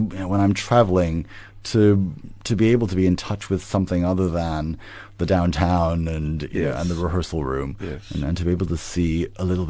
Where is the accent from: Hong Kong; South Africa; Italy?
Hong Kong; now in Boston, United States; I live in Boston. I'm originally from Hong Kong